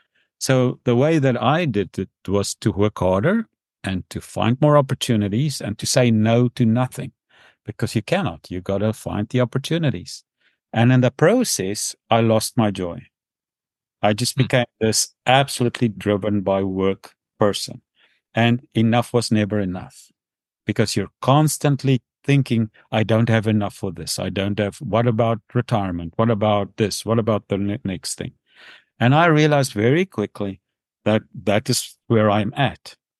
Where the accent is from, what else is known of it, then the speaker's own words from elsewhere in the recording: South Africa; moved away as an adult; now in North Vancouver, Canada; If you listen to my accent, I wasn't born in North Vancouver, came from far away. And we came from South Africa because I was at my 40th birthday party, was our farewell party in South Africa.